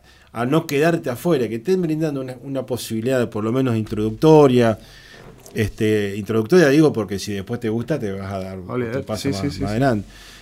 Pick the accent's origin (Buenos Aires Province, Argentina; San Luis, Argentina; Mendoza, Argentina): Buenos Aires Province, Argentina; Carmen de Patagones; yo siendo de Patagones, los dos somos de Patagones